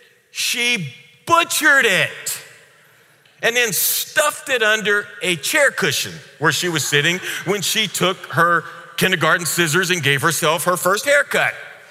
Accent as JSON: {"language": "English", "region": "Missouri", "country": "United States", "tie": "born or raised there", "said": "That's why my home state, Missouri, goes by the motto, show me. I'm a good Missourian because by nature, I'm a cynic."}